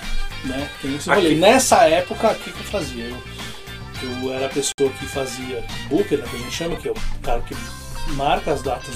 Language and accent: Portuguese; Uberaba, Minas Gerais, Brazil; E sou de Uberaba, né?